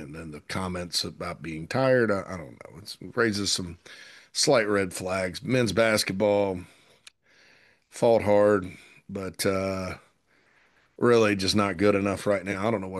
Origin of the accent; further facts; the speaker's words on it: Spartanburg, South Carolina, United States; my hometown of Spartanburg